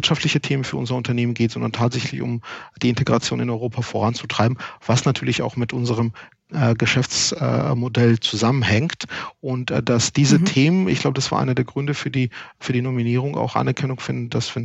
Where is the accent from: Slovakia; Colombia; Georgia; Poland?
Georgia; moved away as an adult; now in Germany; Ich habe einen Migrationshintergrund, also bin aus Georgien irgendwann 1995 zur Promotion nach Deutschland gekommen